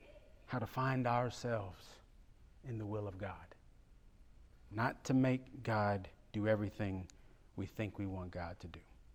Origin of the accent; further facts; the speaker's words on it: Galveston, Texas, United States; Now, I'm from Galveston, you know that. Give me a hurricane, give me a tornado, but if the ground starts moving, y'all, I'm scared.